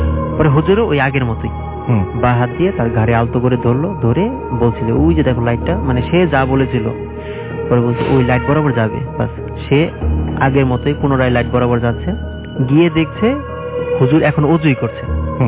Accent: Mirpur, Dhaka Division, Bangladesh; আসসালামু আলাইকুম লিসেনার … এসেছি মিরপুর 12 থেকে।

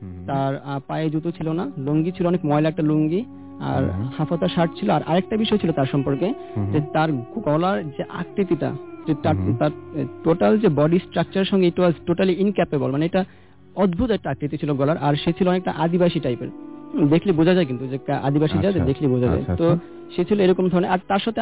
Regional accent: Uttara, Dhaka Division, Bangladesh; Student of ব্র্যাকের university, and I am from Uttara.

